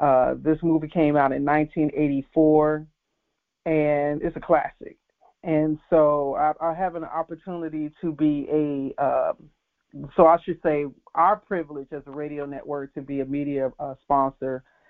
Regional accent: Chicago, Illinois, United States; you guys know I'm from Chicago, so the house heads can appreciate that, right?

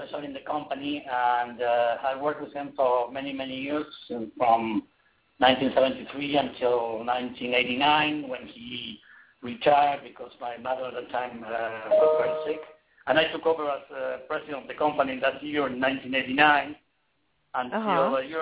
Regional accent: Buenos Aires, Argentina; That's right. I'm from Buenos Aires. I live half of the time in Buenos Aires and half of the time in Miami.

